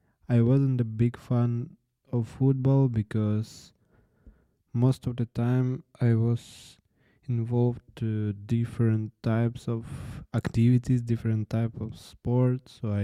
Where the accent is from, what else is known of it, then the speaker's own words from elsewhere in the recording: Ukraine; English is a second language; because I'm Ukrainian, born and raised in Ukraine, so English is not my mother language.